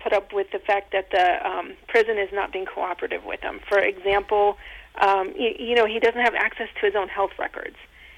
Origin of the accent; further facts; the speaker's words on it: Pennsylvania, United States; And I'm from Pennsylvania, and I've never seen towns like this.